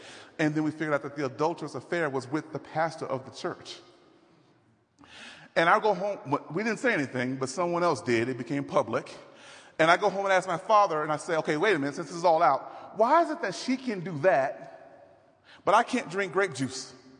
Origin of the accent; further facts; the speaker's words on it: Dallas, Texas, United States; I'm from Dallas, but I'm not from the country. We're in the center of the city.